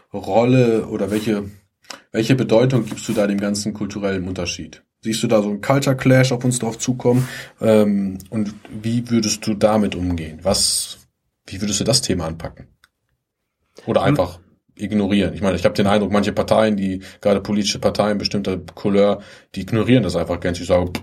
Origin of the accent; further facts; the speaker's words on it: Germany; Ich bin zwar in Deutschland geboren, aufgewachsen, aber ich weiß auch, meine familiärerseits, gerade mütterlicherseits, es waren mit die ersten Heimkehrer nach Deutschland.